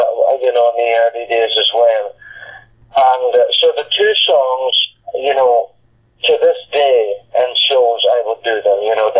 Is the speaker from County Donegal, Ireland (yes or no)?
yes; County Donegal, Ireland; I come from County Donegal in Ireland.